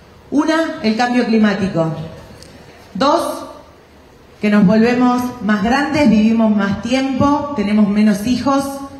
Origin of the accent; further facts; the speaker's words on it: Santa Fe, Argentina; Ese es el desafío que tenemos no solo desde Santa Fe, sino como argentinos.